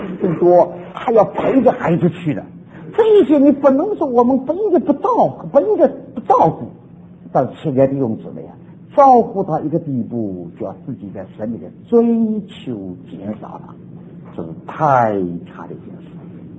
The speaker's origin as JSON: {"language": "Chinese", "country": "China", "said": "北美的电视对我们中国人还不太吸引，"}